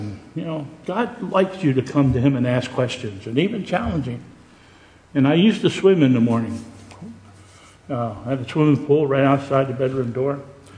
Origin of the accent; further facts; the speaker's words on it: Harrisburg, Pennsylvania, United States; born there; I was born on October the 28th, 1944, in a place called Harrisburg, Pennsylvania.